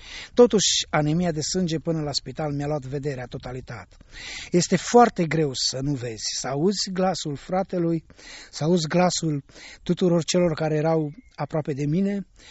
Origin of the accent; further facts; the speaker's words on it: Ploiești, Prahova, Romania; sunt din Prahova, Ploiești. M-am născut într-o familie de ortodoxi